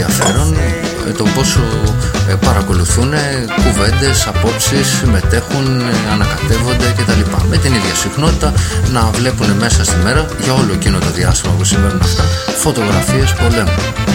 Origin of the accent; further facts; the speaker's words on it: Volos, Thessaly, Greece; και επειδή είναι και κάτι που με επηρεάζει και λίγο παραπάνω σαν βολιώτης